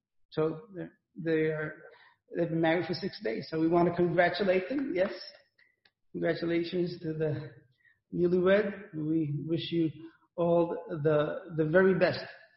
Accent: Guayanilla, Puerto Rico; spent part of my childhood in the island of Puerto Rico. And in the island of Puerto Rico, my hometown is the one that is outlined.

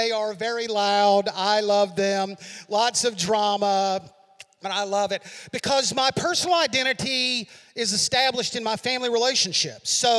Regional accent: Birmingham, Alabama, United States; born there; So a long time ago in a land far away, I was born in Birmingham, Alabama.

